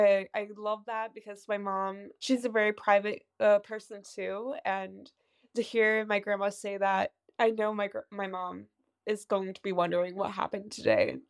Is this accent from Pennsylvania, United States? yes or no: yes; West Chester, Pennsylvania, United States; I am from Westchester, Pennsylvania